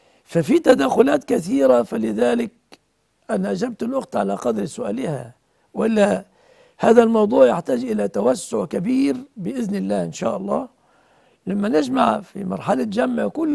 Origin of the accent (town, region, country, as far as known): Egypt